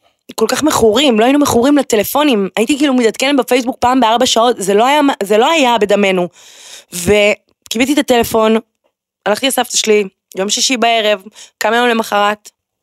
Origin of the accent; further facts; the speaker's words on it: Rehovot, Central District, Israel; born there; אני נולדתי ברחובות... אני סיימתי בבית ספר דשליט ברחובות.